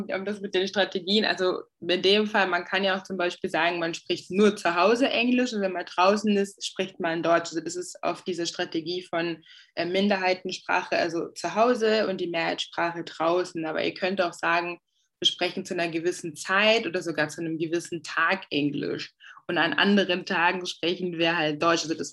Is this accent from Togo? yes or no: yes; Togo; first language Ewe; German is a second language; meine Erstsprache ist Ewe, also eine der Landessprachen aus Togo und Französisch.